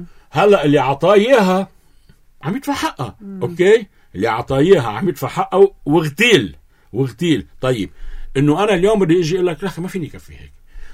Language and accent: Arabic; Lebanon; وأنا لبناني منذ أكثر من 10 سنوات